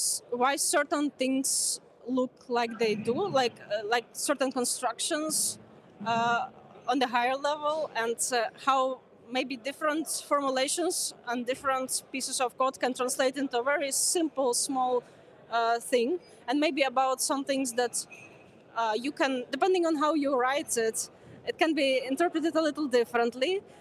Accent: Ukraine; first language Ukrainian; English is a second language; I called it Mova. It's this means the language in Ukrainian, my native language.

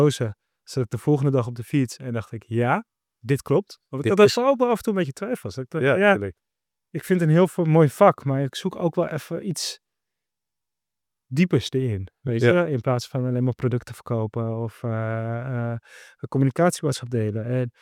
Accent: Amsterdam, North Holland, Netherlands; Maar ook de mensen met wie ik ben opgegroeid in Amsterdam terugzie.

